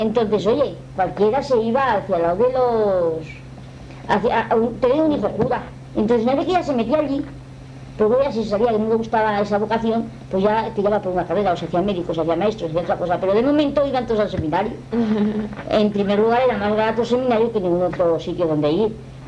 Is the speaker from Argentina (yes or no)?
no; Castile and León, Spain; somos de Salamanca, pero...